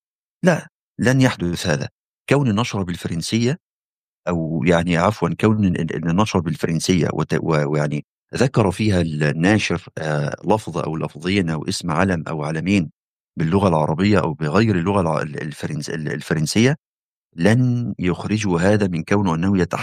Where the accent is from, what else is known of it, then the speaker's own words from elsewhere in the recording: Egypt; فمصر مثلا، يعني عندنا في مصر نستخدم عددا من الكلمات